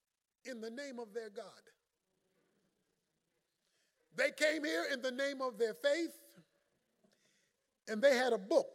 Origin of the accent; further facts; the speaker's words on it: Baltimore, Maryland, United States; Now, I'm just from 30 minutes from here. I'm from Baltimore, Maryland